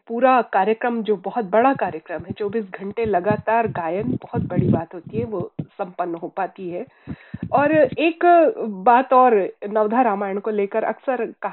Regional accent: Raipur, Chhattisgarh, India; born there; जिस अस्पताल का आपने नाम लिया है मेरा जन्म भी उसी अस्पताल में हुआ है, डीके हॉस्पिटल में।

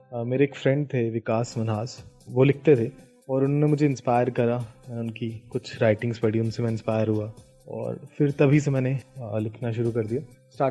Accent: Jammu, Jammu and Kashmir, India; जी मैं जम्मू से हूँ, मैं यहीं पे पैदा हुआ, यहीं पे बड़ा हुआ, पढ़ाई यहीं पे हुई, अभी भी मैं जम्मू में ही रहता हूँ।

